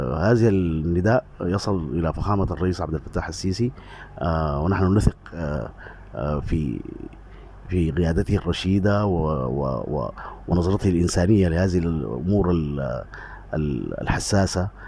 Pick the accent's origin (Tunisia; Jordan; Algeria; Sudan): Sudan; now in Egypt; ونحن أيضا يعني دورنا كسودانيين مقيمين بدول الجوار وتحديدا في أرض الكنانة